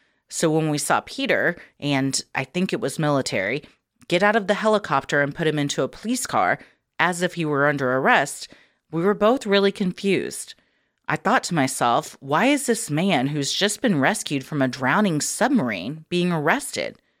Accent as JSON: {"language": "English", "country": "Denmark", "second_language": "English", "said": "I'm from Denmark, so I'm sorry if my sentence construction is strange."}